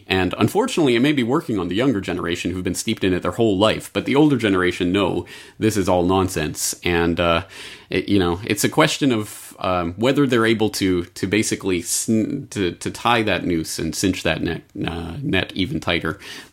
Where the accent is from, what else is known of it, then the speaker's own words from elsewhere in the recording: Canada; That's one of the things that I guess is good about being Canadian.